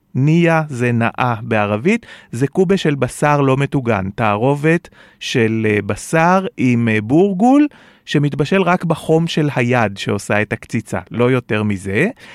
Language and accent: Hebrew; Tel Aviv, Tel Aviv District, Israel; ואתם יודעים, אני תל אביבי ואני מת על תל אביב